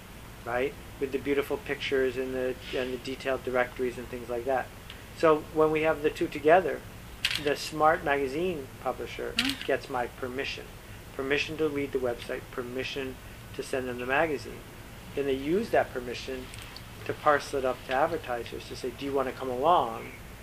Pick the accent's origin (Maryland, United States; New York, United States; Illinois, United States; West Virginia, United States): New York, United States; Buffalo; when I was growing up in Buffalo